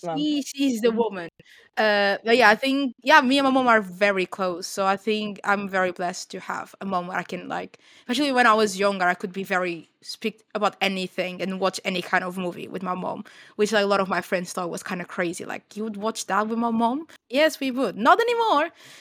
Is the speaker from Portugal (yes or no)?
yes; Portugal; now in United Kingdom; I'm originally from Portugal, born and raised in Portugal, and I moved to the UK six years ago.